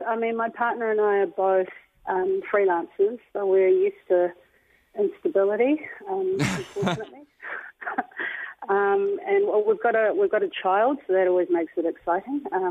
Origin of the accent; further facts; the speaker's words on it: Auckland, New Zealand; I'm from Auckland.